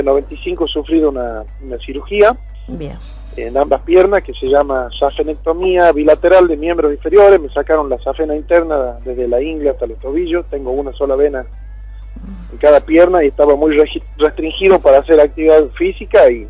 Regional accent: Tucumán, Argentina; decía yo, como tucumano, voy a tener que recurrir a Buenos Aires

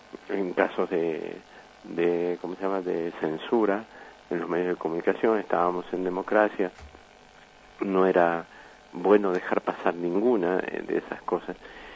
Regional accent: Argentina; moved away; Me trataron muy bien, pero siempre como un argentino

